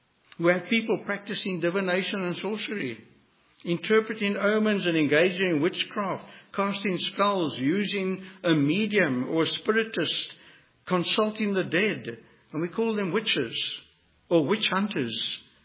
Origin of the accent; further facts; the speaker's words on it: Cape Town, Western Cape, South Africa; I grew up in Cape Town, South Africa, and we had these corner shops